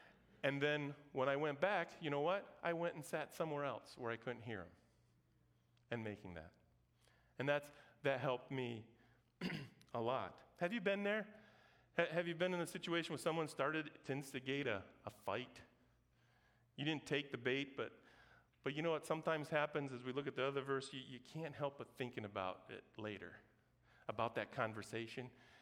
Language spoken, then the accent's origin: English; Brazil; growing up in Brazil, soccer was a pretty big deal.